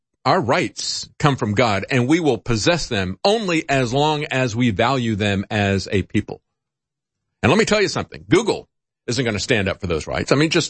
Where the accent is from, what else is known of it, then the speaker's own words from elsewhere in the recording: United States; I think of myself as being an American. I am able, because I am an American, to have the freedom of speech.